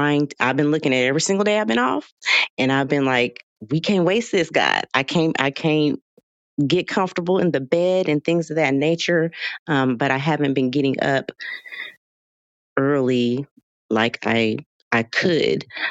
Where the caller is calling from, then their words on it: Houston, Texas, United States; So I am tapping in from Houston, Texas.